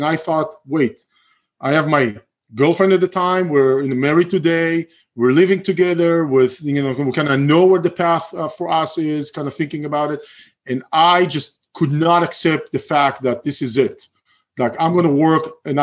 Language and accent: English; Israel; moved away; I'm originally from Israel.